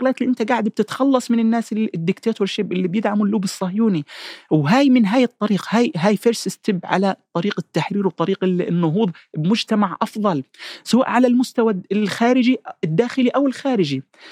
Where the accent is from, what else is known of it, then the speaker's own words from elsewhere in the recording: Palestine; now in United Kingdom; انا كفلسطيني هم الحق الفلسطيني، بس انا كمقيم في بريطانيا